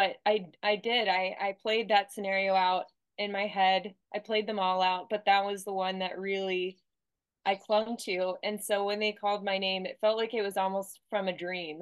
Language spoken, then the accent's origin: English; Pennsylvania, United States; And as you know, I'm in my home state of Pennsylvania right now.